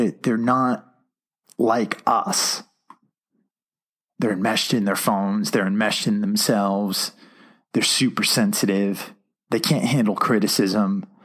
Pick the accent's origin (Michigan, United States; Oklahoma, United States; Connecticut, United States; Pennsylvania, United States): Connecticut, United States; Norwalk; A kid from my hometown, Norwalk, Connecticut